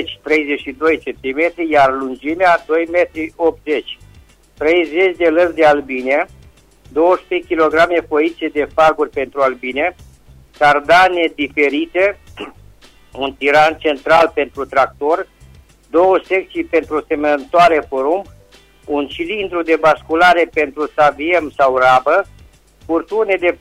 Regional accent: Răchita, Timiș County, Romania; sunt din Răchita, Timiș.

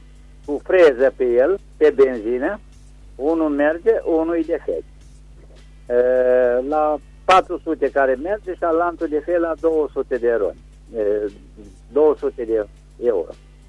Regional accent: Reșița, Caraș-Severin, Romania; din Reșița.

